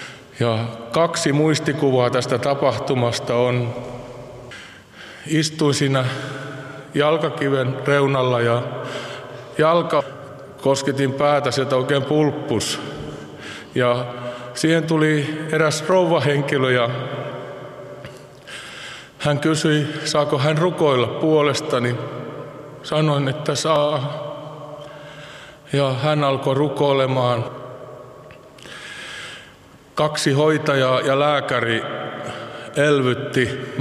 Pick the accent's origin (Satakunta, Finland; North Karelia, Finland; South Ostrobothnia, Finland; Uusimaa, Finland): South Ostrobothnia, Finland; Seinäjoki; born there; Olin pieni poika, ekaluokkalainen, ja minä olen syntynyt Seinäjoella.